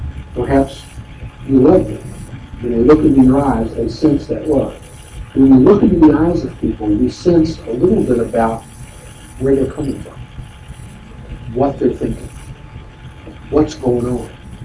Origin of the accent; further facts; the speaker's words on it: the South, United States; Just like they hear one of us, they don't know exactly which state we're from, but they know we're from the South somewhere.